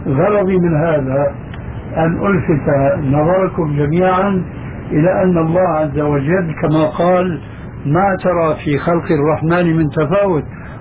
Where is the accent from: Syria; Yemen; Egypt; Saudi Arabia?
Syria; يقولون: عندنا في سوريا كالحرزون في حيوان في البرية